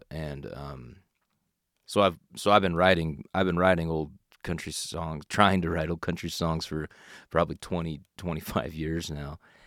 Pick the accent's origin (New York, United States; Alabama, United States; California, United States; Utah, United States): Utah, United States; Salt Lake City; All right … from Salt Lake City, Utah.